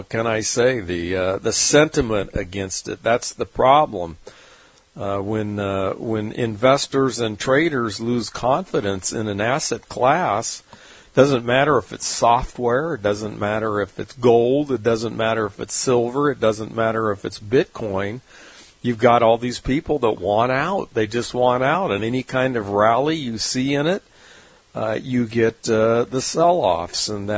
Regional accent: San Diego, California, United States; We fought it ever since, you know, growing up in San Diego.

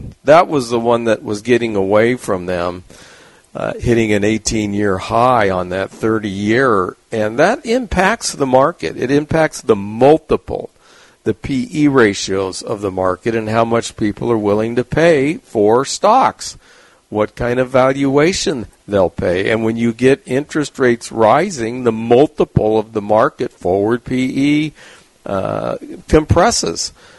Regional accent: San Diego, California, United States; Yeah, well, I grew up in San Diego, which obviously is a very sunny place.

